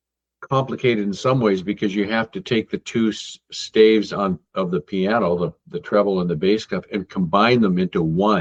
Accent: Snohomish, Washington, United States; from Snohomish area in Washington

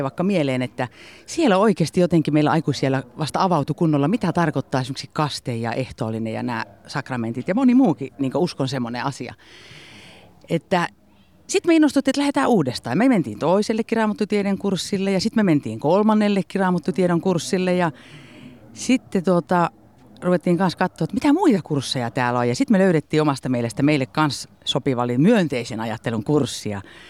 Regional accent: North Ostrobothnia, Finland; Mä oon Pohjois-Pohjanmaalta kotosi

